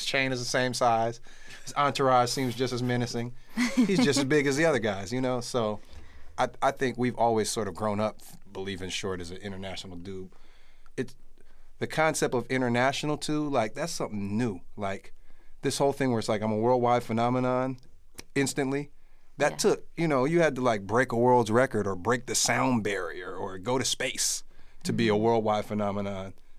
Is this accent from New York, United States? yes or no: no; Oakland, California, United States; we're just kids from Oakland. So he's the biggest guy from Oakland.